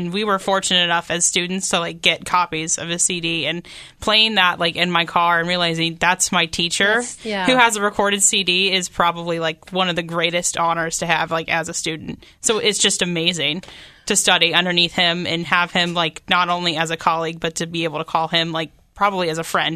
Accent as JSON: {"language": "English", "town": "Miamisburg", "region": "Ohio", "country": "United States", "said": "Yeah, I'm from Miamisburg, like half hour, I think, from here."}